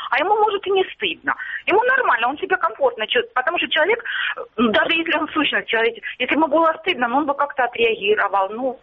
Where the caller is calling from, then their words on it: Luhansk Oblast, Ukraine; Здравствуйте, это … Луганщина.